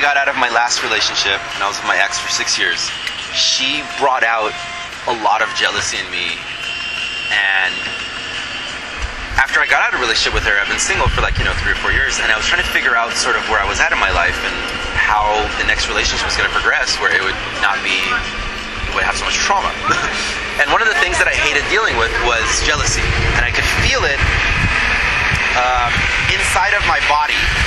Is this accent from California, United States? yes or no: yes; San Diego, California, United States; And I'm from San Diego.